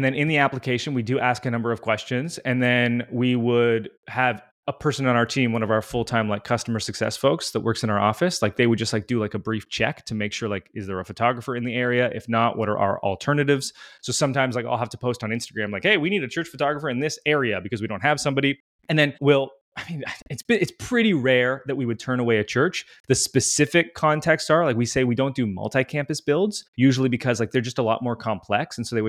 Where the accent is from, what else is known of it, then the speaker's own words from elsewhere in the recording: Canada; I grew up in small church. I'm Canadian. Like I go to like one of the larger Canadian churches now, but my entire life experience and all of my friends' experience is like small church Canada.